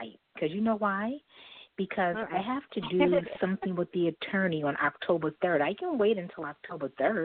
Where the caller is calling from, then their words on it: Brooklyn, New York, United States; I'm calling from Brooklyn, New York.